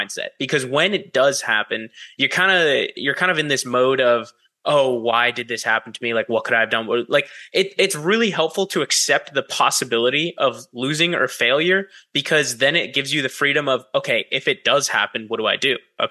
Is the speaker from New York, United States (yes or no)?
no; San Diego, California, United States; first language es; English is a second language; also born or lived in Houston; It is what both my parents are immigrants, and they knew Spanish more than English when we lived back in Houston, and they would just only talk to me in Spanish. And when I moved to San Diego